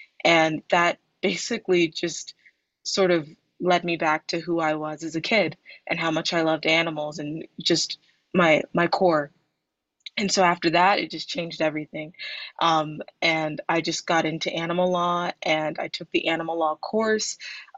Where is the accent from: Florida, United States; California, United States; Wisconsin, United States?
Florida, United States; Yeah, so I'm from Florida. Grew up in Florida. We just have very unique nature, wildlife, animals, you know, alligators and the like.